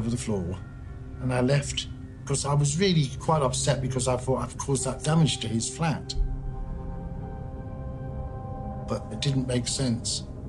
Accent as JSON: {"language": "English", "town": "Exeter", "region": "South West England", "country": "United Kingdom", "said": "I told him I was from Exeter, outside London."}